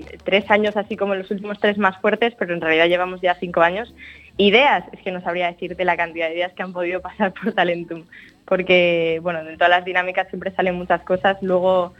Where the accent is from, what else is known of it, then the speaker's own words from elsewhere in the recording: Santiago de Compostela, Galicia, Spain; Bien, pues yo soy de Santiago de Compostela.